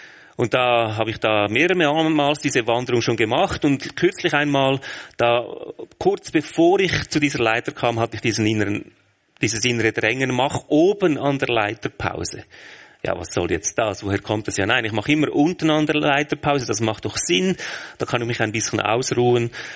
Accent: Switzerland; Das ist ja immer so als Schweizer.

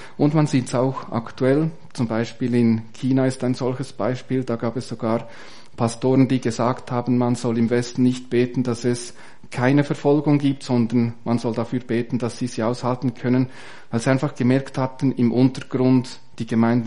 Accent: Bern, Switzerland; now in Lucerne, Switzerland; ich komme aus dem Kanton Bern, wohne inzwischen in Luzern.

